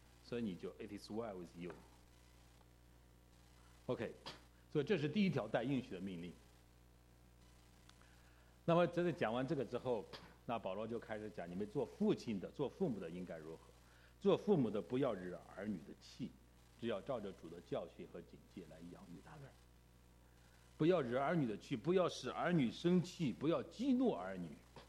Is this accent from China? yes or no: yes; China; now in North America; 所以我们中国人其实这个不光在北美，在国内也是这样。